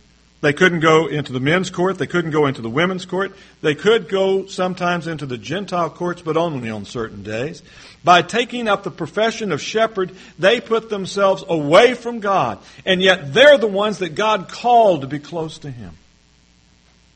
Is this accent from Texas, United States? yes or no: yes; Electra, Texas, United States; born there; I was born in Electra, Texas, and I know that they're not happy with it because they don't have a sign that says … was born here anyplace.